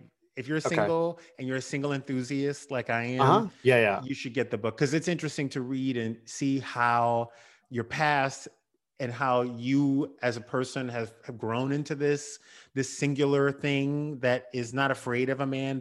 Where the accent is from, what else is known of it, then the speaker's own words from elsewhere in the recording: the South, United States; And it's interesting because, you know, I grew up in the South.